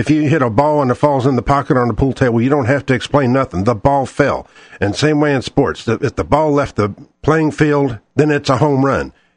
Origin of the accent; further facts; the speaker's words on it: St. Louis, Missouri, United States; Plus, I'm from St. Louis and he was a Cardinal.